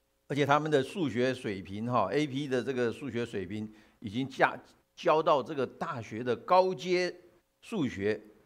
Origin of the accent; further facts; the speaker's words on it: China; now in United States; 我们中国人知道保底就是我那个想要去的